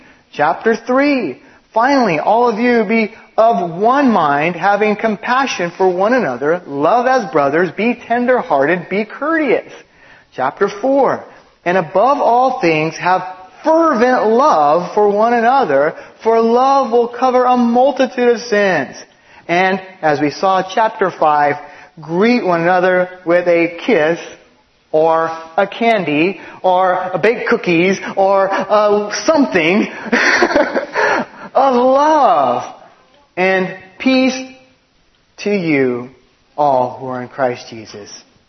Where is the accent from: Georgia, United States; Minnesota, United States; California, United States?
California, United States; Los Angeles; I grew up in East LA, and the Latin culture really loves to give big old kisses on the cheek all the time.